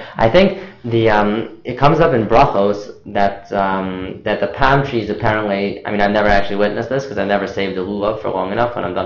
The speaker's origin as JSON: {"language": "English", "region": "New York", "country": "United States", "lives_now": "Toronto, Canada", "said": "I'm from New York, I'm in Toronto, shorter nights are still, I don't know what, a good 7, 8, 9 hours."}